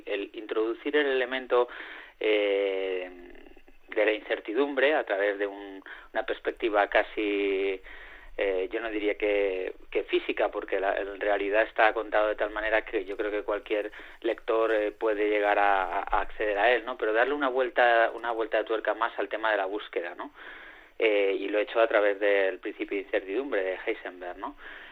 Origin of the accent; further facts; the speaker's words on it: Asturias, Spain; now in Madrid, Spain; es verdad que soy asturiano, pero he vivido casi toda mi vida en Madrid